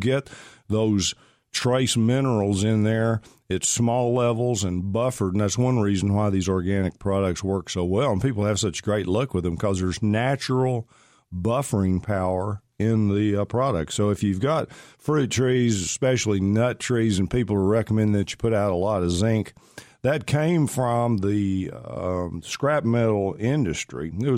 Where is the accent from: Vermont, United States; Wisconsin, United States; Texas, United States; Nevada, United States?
Texas, United States; Pittsburgh; There was a train crash or car spill, a train car spill in my hometown of Pittsburgh when I was a kid. Pittsburgh, Texas, right on the golf course